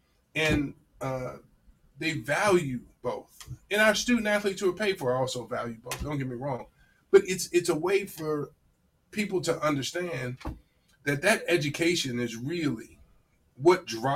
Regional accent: New Orleans, Louisiana, United States; And I say, because I'm from New Orleans, I understand the value that having fun, creates.

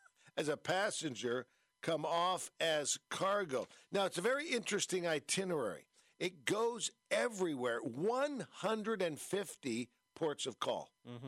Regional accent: San Francisco, California, United States; My first visit there, I grew up in San Francisco.

